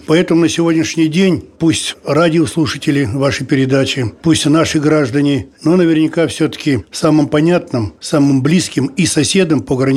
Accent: Novosibirsk Oblast, Russia; Я сам из Новосибирской области, я помню эти рубахи, термоса.

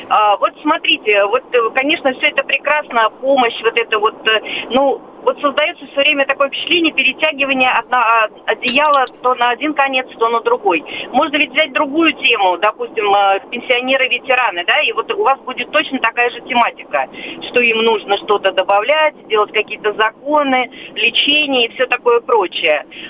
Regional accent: Moscow, Russia; я из Москвы.

